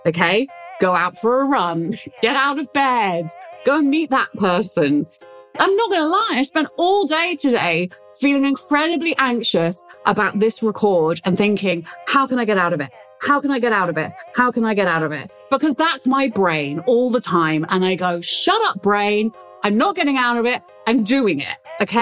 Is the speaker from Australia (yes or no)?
no; London, United Kingdom; So my story is I grew up in London, had a loving home